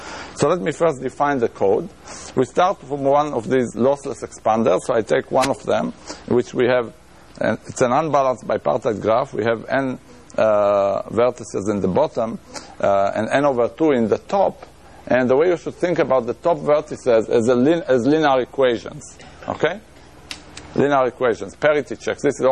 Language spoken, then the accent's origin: English; Israel; accent: Israeli; English is a second language; not to mention my Israeli accent that is adding to the problem.